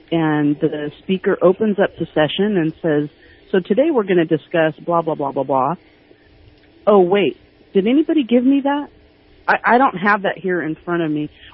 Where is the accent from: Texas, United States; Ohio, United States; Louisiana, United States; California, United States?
California, United States; Sacramento; So I grew up in Sacramento